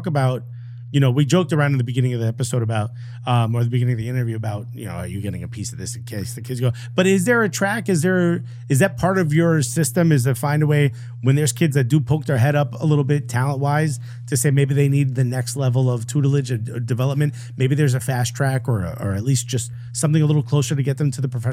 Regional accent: Newark, New Jersey, United States; I'm born and raised in Newark, so that was beautiful to see.

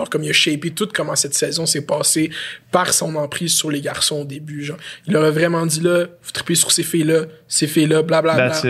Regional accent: Morocco; Je suis comme, non, mais … je viens du Maroc.

